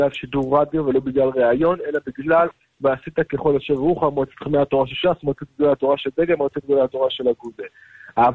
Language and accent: Hebrew; Jerusalem, Jerusalem District, Israel; אני זוכר את עצמי כילד בירושלים